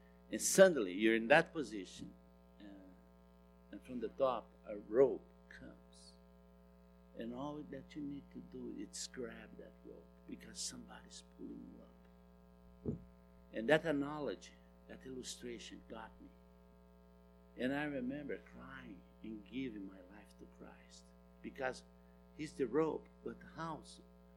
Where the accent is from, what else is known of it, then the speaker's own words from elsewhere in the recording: Brazil; So I was born in Brazil, into the slums in Brazil. Life was very hard.